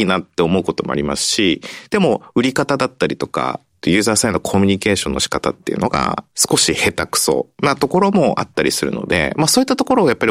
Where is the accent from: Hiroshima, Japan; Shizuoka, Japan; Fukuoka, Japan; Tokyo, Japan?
Fukuoka, Japan; 私も地方の出身なので、まあ、私の地元で営業して A8 ネットのサービスを使ってもらって、まあ、福岡なんですけど